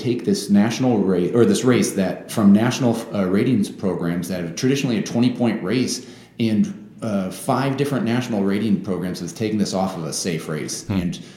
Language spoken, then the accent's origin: English; Sioux City, Iowa, United States; Now, I was raised in Sioux City, and the farm's 4 hours away